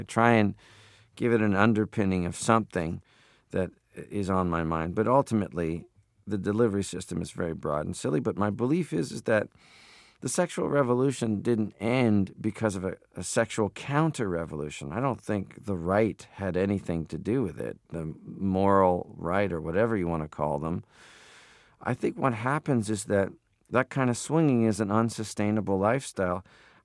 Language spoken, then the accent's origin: English; Toronto, Ontario, Canada; Well, when I grew up in Toronto, you would hear in culture